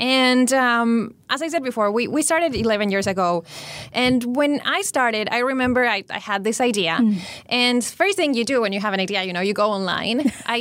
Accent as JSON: {"language": "English", "country": "Uruguay", "moved": "yes", "lives_now": "Brazil", "said": "I am originally from Uruguay. So we started in Uruguay. Then I moved to Brazil"}